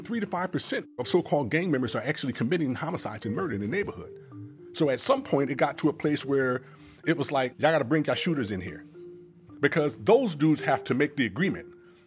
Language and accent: English; California, United States; You know, so growing up in the Jordan Downs, you know, Imperial Courts, Nickerson Gardens were our enemies. We went back decades with these individuals. We grew up together in the same neighborhood